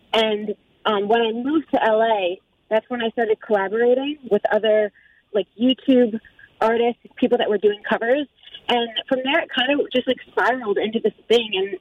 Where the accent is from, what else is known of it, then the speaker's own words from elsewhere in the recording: New York City, New York, United States; send love to my hometown. I miss New York a lot, and, you know, my roots are there. You know, it's made me who I am today.